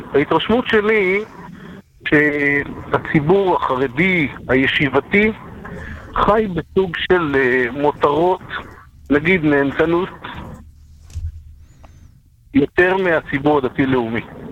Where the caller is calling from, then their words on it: Judea and Samaria, Israel; אני מהשומרון.